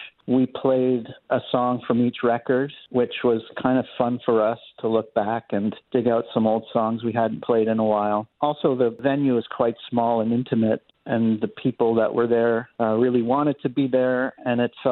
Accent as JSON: {"language": "English", "country": "Canada", "said": "You know, we're from Canada, first of all."}